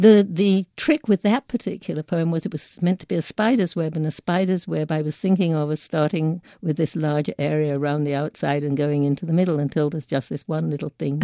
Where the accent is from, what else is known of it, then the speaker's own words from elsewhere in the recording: London, United Kingdom; I particularly began writing again poems during when I was growing up in London during the Second World War.